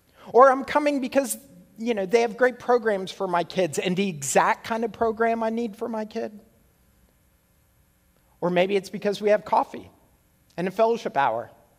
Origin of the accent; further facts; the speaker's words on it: Canada; For those of you who don't know me, I'm Canadian.